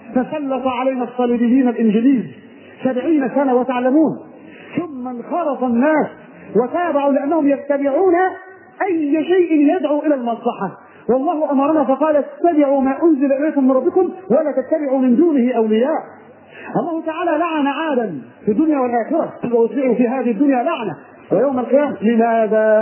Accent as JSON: {"language": "Arabic", "country": "Egypt", "said": "في بلدنا مصر مثلا هانت بلدنا على الله"}